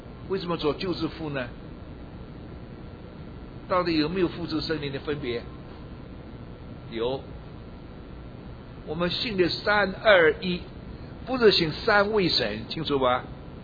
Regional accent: Taiwan; now in United States; 这个我从台湾来，台湾那个买药很方便的

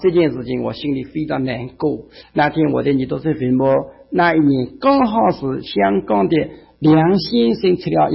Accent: China; now in United States; 我们漂洋过海到美国来读他们那种枯燥乏味的神学

